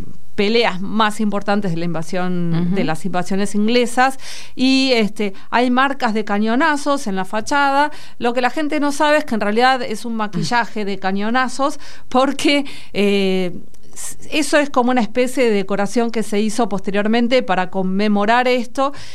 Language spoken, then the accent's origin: Spanish; Argentina; estas anécdotas muestran un poco también de dónde venimos y quiénes somos los argentinos.